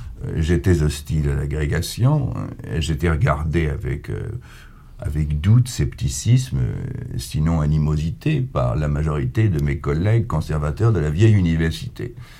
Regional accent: France; en tant que Français

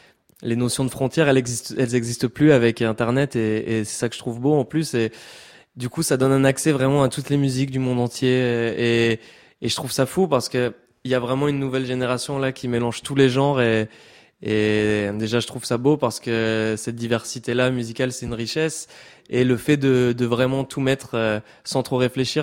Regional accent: Southwest France, France; je viens du sud-ouest de la France, donc vraiment, j'ai baigné dedans dans toute la vibe psychotropicale Berlin de Biarritz.

